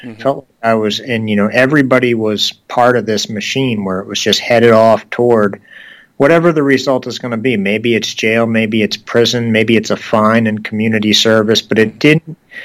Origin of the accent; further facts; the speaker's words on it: Portland, Maine, United States; Long story short, I grew up in Portland, Maine, and my mom was a single mom.